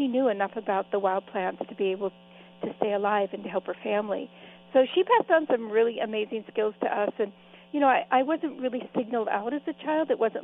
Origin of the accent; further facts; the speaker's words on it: California, United States; the wild plants of Sonoma County, where I grew up in California.